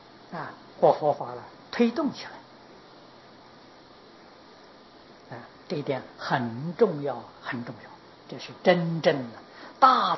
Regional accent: Taiwan; 我们台湾人就有福了

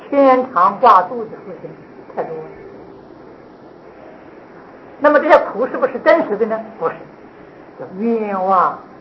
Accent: China; 我们中国人有信

